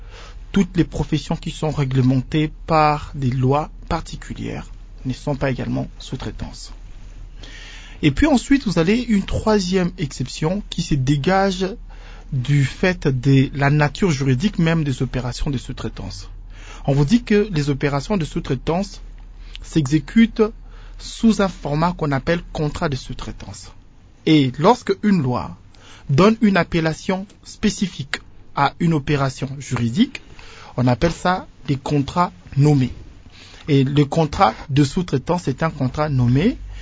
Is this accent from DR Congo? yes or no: yes; DR Congo; ici chez nous en RDC